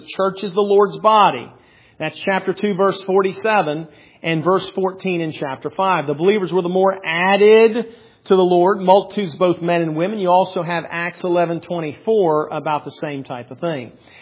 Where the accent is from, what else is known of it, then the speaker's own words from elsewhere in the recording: Pennsylvania, United States; also born or lived in Maryland / Huntsville, Alabama; I was raised in Pennsylvania, Maryland. My dad was military, traveled around. I was born in Huntsville, Alabama, but somehow I did not get. I am still the Yankee, according to everybody in Alabama.